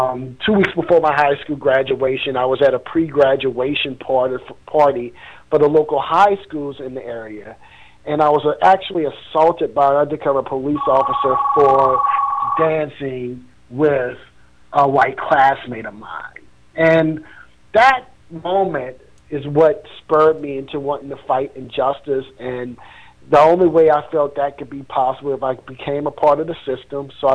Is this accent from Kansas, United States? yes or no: no; Baton Rouge, Louisiana, United States; I'm from Baton Rouge, Louisiana, the Deep South